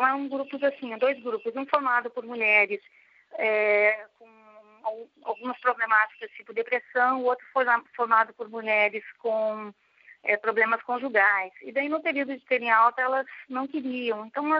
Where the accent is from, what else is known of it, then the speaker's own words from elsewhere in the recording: Rio Grande do Sul, Brazil; sou do Rio Grande do Sul. Quando fui para Botucatu